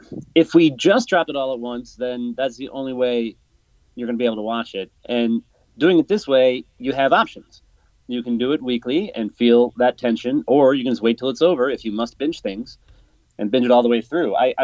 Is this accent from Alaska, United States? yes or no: no; Chicago, Illinois, United States; also born or lived in Amsterdam, Netherlands; Growing up in Chicago, soccer just did not penetrate my sphere at all, and I was a big sports fan.